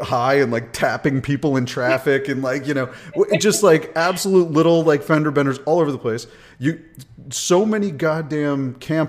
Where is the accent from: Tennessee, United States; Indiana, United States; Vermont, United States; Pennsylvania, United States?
Vermont, United States; I'm from Vermont. You can't make fun of it. It's literally it's bulletproof. It's like the greatest place in the world.